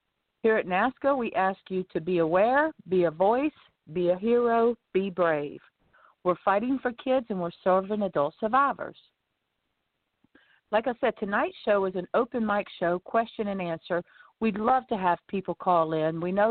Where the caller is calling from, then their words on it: Lighthouse Point, Florida, United States; I'm calling in from Lighthouse Point, Florida